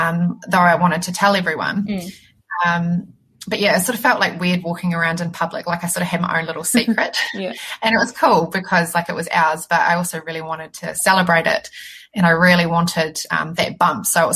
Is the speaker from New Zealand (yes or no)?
yes; Christchurch, Canterbury, New Zealand; I'm from Christchurch.